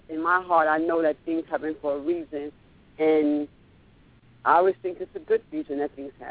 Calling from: New York, United States; I'm calling from New York.

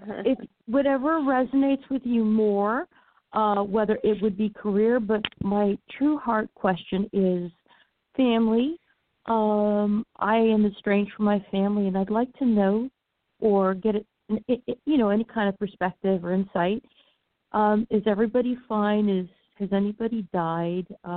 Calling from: Florida, United States; I'm calling from Florida.

